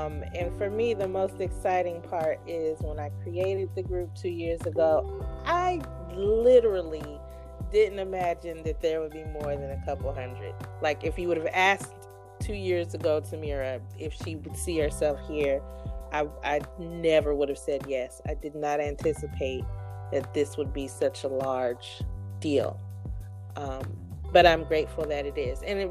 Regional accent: Bay Area, California, United States; now in Atlanta, United States; I am born and raised in the Bay Area, but I'm currently residing in Atlanta.

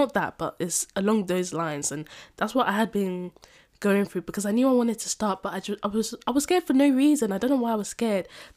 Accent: London, United Kingdom; So here I am thinking, okay, so I'm from London, I'm very much a city girl.

